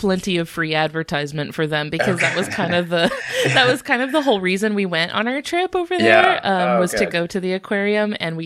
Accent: Florida, United States; I'm from Northern Florida, where we are right in that sort of marshy, like coastal salt marsh wetland.

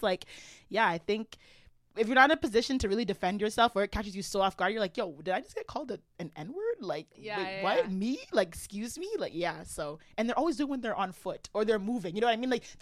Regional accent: Canada; born there; You know, I was born in Canada.

